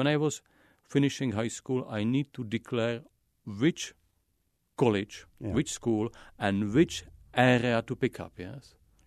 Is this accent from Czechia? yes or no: yes; Prague, Czechia; English is a second language; I was growing up in Prague, in big city